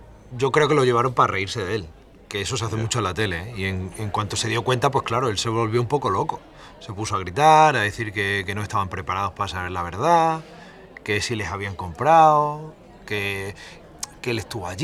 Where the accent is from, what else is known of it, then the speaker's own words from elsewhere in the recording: Cáceres, Extremadura, Spain; porque yo soy de Cáceres y pensé que vaya mierda, que siempre que salimos los extremeños en la tele